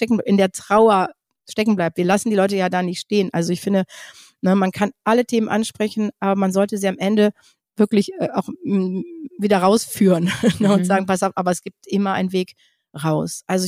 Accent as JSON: {"language": "German", "town": "Solingen", "region": "North Rhine-Westphalia", "country": "Germany", "said": "ich bin ja aus Solingen"}